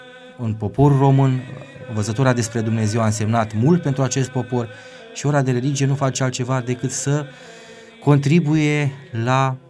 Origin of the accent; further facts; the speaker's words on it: Romania; suntem români, suntem creștini aici de 2000 de ani și nu trebuie să ne dezicem de trecutul nostru.